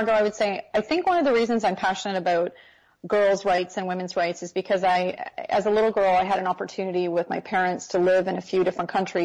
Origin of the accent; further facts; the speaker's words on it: Canada; as a Canadian